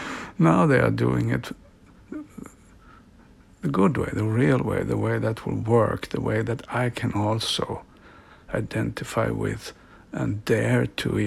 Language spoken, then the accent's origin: English; Stockholm, Stockholm County, Sweden; the capital of Sweden, which is my hometown.